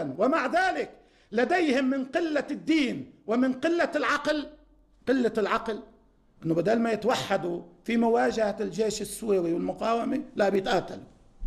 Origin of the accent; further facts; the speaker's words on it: Lebanon; وعلينا كلبنانيين،